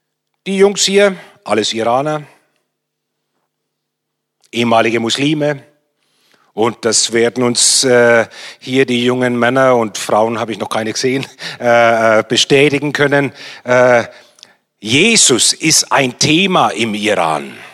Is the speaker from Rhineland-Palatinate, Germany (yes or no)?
no; Bamberg, Bavaria, Germany; Ich bin in Bayern groß geworden, okay? Bin Franke, komme aus Bamberg. So, ich kenne die katholische Kirche. Ich bin in der katholischen Kirche groß geworden